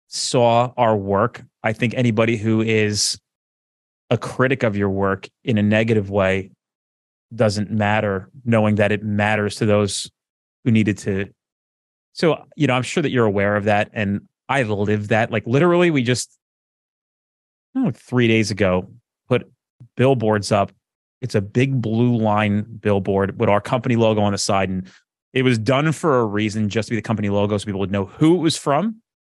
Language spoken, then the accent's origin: English; New Jersey, United States; I'm from Jersey, so you're not going to get some fluff because I don't need anything from you.